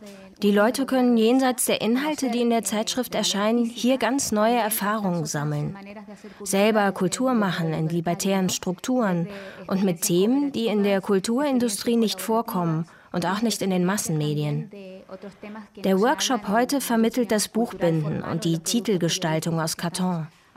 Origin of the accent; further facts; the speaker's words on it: Chile; Ich komme ursprünglich aus Chile